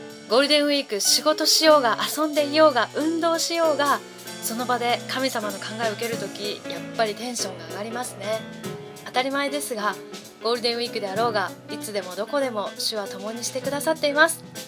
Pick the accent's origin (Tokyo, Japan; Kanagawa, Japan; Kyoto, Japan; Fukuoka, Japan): Fukuoka, Japan; 福岡の実家に久々に帰省したんですが、一本の桜の木を見たくて帰りました。私の実家はですね、福岡のすっごい田舎なんですね。イノシシとか猿とか出るような感じの